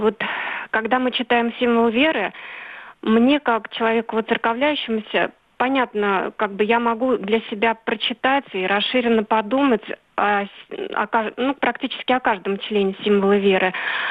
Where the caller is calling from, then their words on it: Nizhny Novgorod, Nizhny Novgorod Oblast, Russia; я из Нижнего Новгорода.